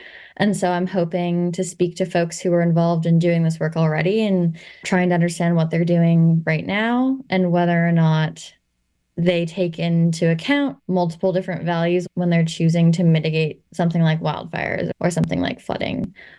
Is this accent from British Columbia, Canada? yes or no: yes; Cortes Island, British Columbia, Canada; I grew up on Cortez Island, and now I'm coming back to Cortez.